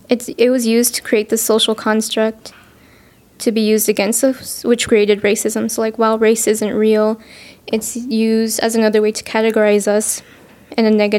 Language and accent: English; United States; born there; yeah, I'm Mexican American because I was born here and my family's from Mexico